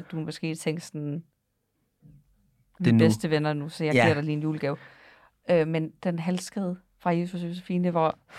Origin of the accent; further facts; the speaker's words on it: Frederikshavn, North Denmark Region, Denmark; Jeg er oppe fra Frederikshavn.